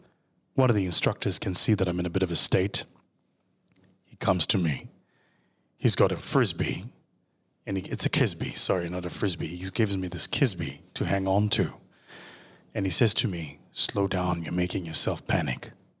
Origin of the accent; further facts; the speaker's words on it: South Africa; first language Zulu; English is a second language; If I count it down in my native language, if I count it down in isiZulu, it's definitely going to work.